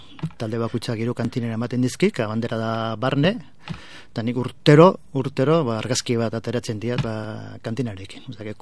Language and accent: Basque; Azpeitia, Basque Country, Spain; born there; now in Bilbao, Spain; jaiotzez Azpeitiarra. Orain dela urte pilo bat jaio ninduan, 1946, orduan zauzkat 72 urte, eta 32 urte hauetan Bilbon bizi nauk.